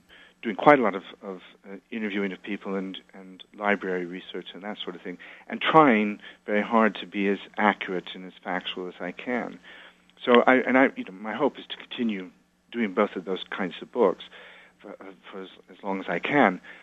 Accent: Iowa, United States; I did a memoir, which are a book called about growing up in Iowa in the 50s

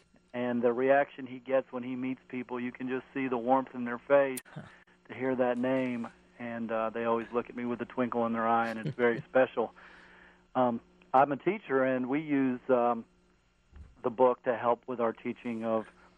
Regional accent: the South, United States; And so many parallels with growing up in the South.

